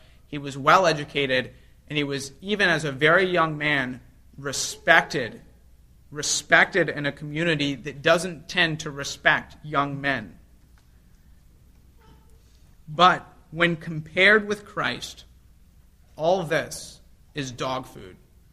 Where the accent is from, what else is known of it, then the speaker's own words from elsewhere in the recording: the South, United States; I'm from the South.